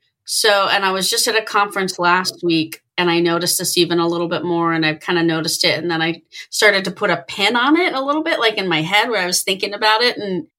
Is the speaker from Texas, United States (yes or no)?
yes; Texas, United States; Like, I grew up in Texas, have been going down to Texas a lot lately to see family.